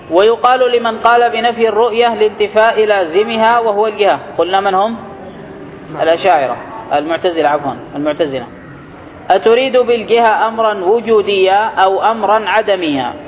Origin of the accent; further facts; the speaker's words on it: Yemen; موجود حتى عندنا في اليمن